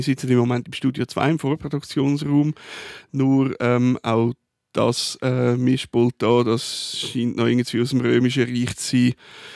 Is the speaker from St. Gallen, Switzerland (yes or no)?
no; Zurich, Switzerland; Aber als Zürcher kennt man die Kanzlei einfach. Und sonst ist man kein Zürcher, sonst ist man allenfalls ein Zugereister